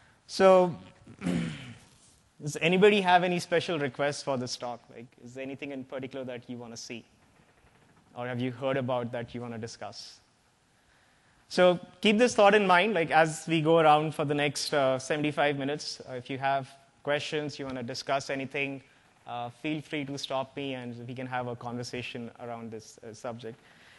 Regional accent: India; now in United States; I am originally from India, so my accent might seem a bit weird.

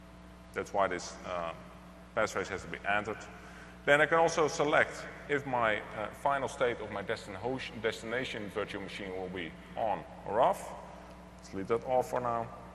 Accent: Netherlands; We're from the Dutch. From the Netherlands, we like free.

